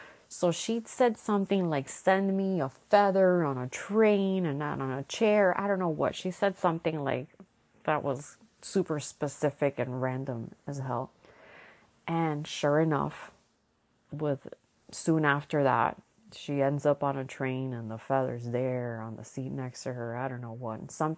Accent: Miami, Florida, United States; now in Broward, United States; because I feel very displaced in Broward, because I'm not from here. I'm from Miami.

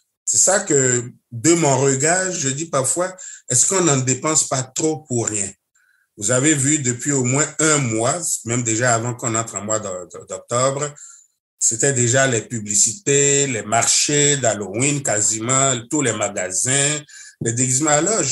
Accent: Canada; Une semaine du pape chez nous au Canada, j'allais dire de l'ouest à l'est quand même.

